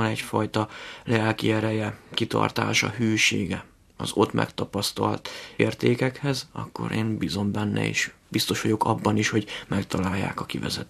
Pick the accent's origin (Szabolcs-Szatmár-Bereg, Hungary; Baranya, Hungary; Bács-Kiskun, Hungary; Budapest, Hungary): Szabolcs-Szatmár-Bereg, Hungary; Jánkmajtis; Egyébként Jángmajtisról származom, ez Szatmári vidék egy kis települése közel a 3-as határhoz.